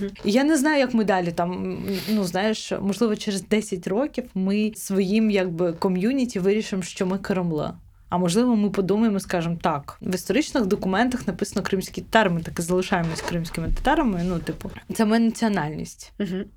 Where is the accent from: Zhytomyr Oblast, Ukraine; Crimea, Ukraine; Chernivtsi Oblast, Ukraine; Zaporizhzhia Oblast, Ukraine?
Crimea, Ukraine; Так, це походження, я з Криму.